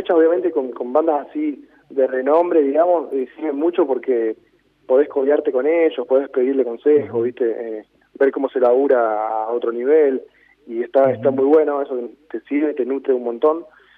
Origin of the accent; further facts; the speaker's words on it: San Francisco, Córdoba, Argentina; acá, como bien decías vos, somos de San Francisco